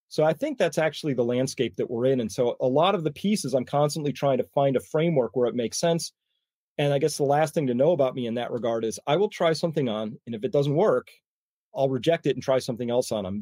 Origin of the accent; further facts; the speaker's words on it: Connecticut, United States; So I grew up in Connecticut, and … I was always outdoors.